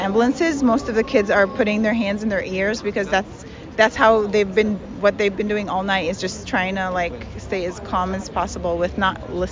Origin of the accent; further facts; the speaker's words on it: Jerusalem, Palestine; now in Pleasant Hill, United States; I'm originally from Palestine. I was born and raised in Jerusalem, and I live in Pleasant Hill. I'm coming here to support my Palestinian people.